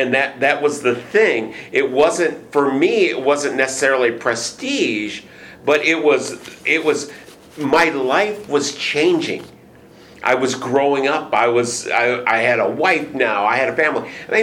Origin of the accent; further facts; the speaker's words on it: Michigan, United States; moved away as an adult; I was stupid. I came from Michigan. I'm not from here. It was an economic migration. I wanted a job. There was no jobs unless I wanted to continue to pig farm in Michigan.